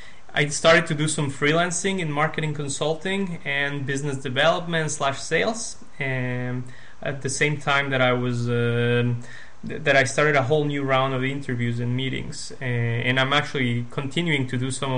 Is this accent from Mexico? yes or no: yes; Mexico; also born or lived in United States; now in Israel; I moved to Israel a year and a half ago from the US. I'm originally from Mexico.